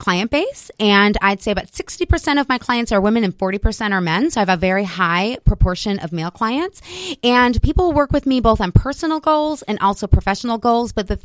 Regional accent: Chicago, Illinois, United States; also born or lived in Louisville, United States; now in Austin, United States; I'm from Chicago, but I've been here. Oh, okay. I lived in Louisville long enough to be considered to claim it. 20 years. So yes, and then I moved last spring to Austin.

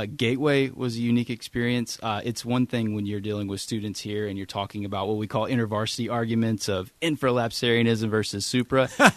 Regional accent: Asheville, North Carolina, United States; I grew up in Asheville, North Carolina.

